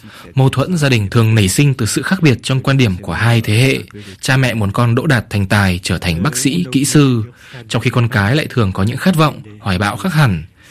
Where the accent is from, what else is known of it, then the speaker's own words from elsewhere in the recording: France; Tôi sinh ra và lớn lên tại Pháp. Bố mẹ tôi đều là người Việt.